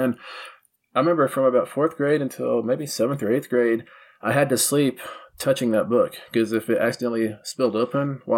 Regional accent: Texas, United States; But you know, but growing up in West Texas like I did, and believing in all this stuff

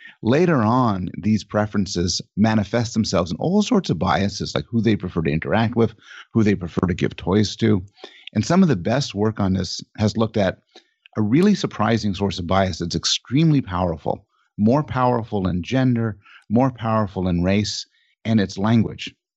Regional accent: Montreal, Quebec, Canada; born there; I'm Canadian, born in Montreal.

